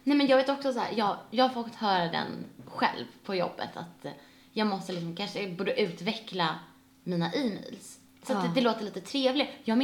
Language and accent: Swedish; Sweden; Och då som svensk, då vill man inte säga någonting.